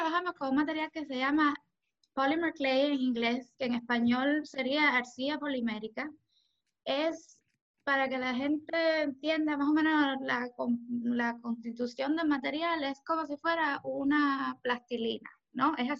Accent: Cuba; moved away as an adult; now in Miami, United States; como ya tú habías dicho. Soy cubana, que vivo en Miami, nacida y criada en Cuba, pero vine para acá hace unos años.

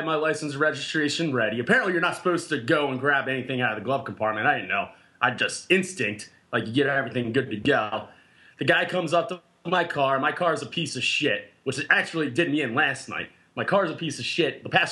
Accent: Pennsylvania, United States; I'm like, yeah, you know, I'm from Pennsylvania.

